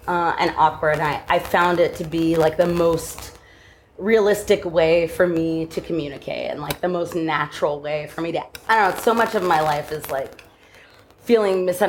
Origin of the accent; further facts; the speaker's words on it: California, United States; also born or lived in New York; I grew up in California.